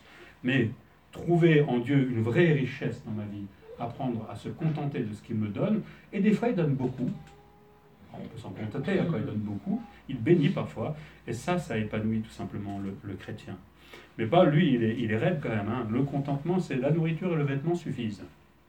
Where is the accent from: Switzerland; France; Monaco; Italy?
France; Et on est Français. Hein. On est dans le lot.